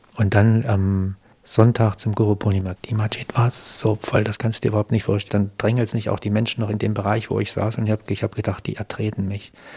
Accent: Germany; Das haben die überhaupt nicht begriffen, wie jemand aus Deutschland nach Shirdi kommen kann.

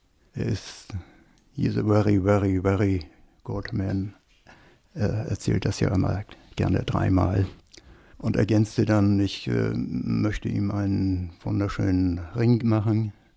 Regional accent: Germany; fragte mich, woher kommst du? Da ich natürlich keine Ahnung hatte, antwortete ich mit aus Deutschland.

